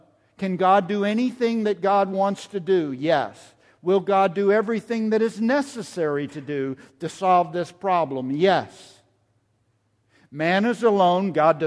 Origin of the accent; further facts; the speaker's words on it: Northeast, United States; Everybody, I grew up in the Northeast.